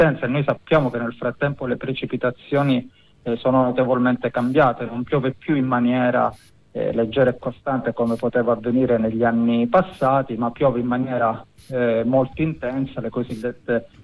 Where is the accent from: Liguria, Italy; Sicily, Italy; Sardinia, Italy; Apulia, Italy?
Sicily, Italy; Gela; Io vengo da Gela, e Gela è una delle città che più soffre la carenza d'acqua